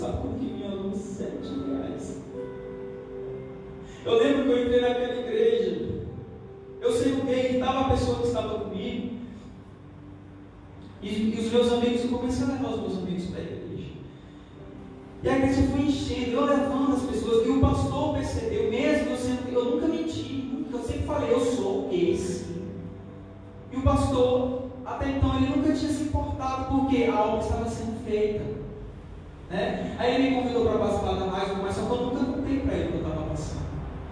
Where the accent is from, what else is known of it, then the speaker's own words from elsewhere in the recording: Pernambuco, Brazil; Eu, lá na minha cidade, eu sou de Pernambuco, né? Foi uma cidadezinha que tem 25 mil habitantes.